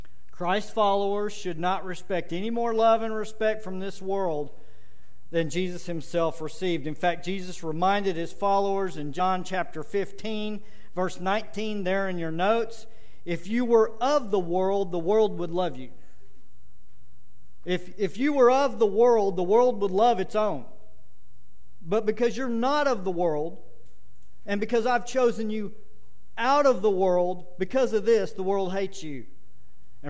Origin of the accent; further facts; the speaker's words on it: Arlington, United States; You know, as a young man growing up in Arlington, I always wanted to stay out later and later.